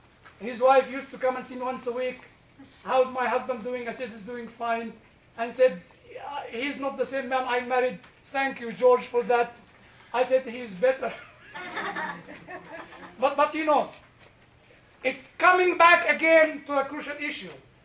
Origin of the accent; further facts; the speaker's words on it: Egypt; Despite being a British, I've always been called the Egyptian tutor, you know.